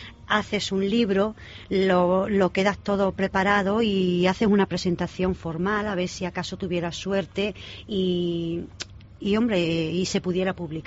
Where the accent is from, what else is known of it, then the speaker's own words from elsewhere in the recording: Almendralejo, Extremadura, Spain; Soy de Almendralejo.